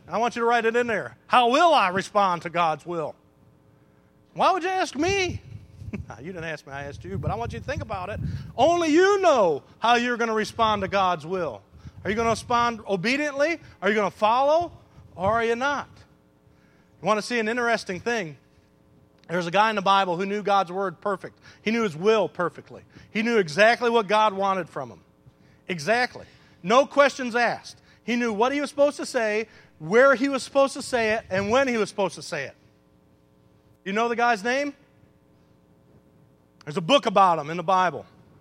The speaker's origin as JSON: {"language": "English", "region": "Michigan", "country": "United States", "tie": "born or raised there", "said": "My kids grew up in Mississippi. I grew up in Michigan making tunnels in the snow."}